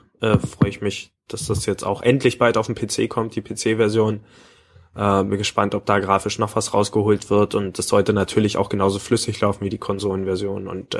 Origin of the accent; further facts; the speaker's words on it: Cottbus, Brandenburg, Germany; Im Cottbuser Weihnachtsmarkt, also die Stadt, wo ich herkomme